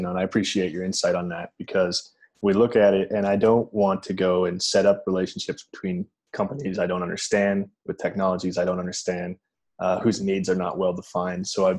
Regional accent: United States; being a US citizen, I'm American.

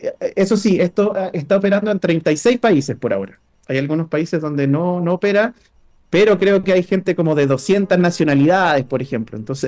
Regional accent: Chile; el Estado ya no nos puede proteger como chileno, porque nuestros datos no están acá.

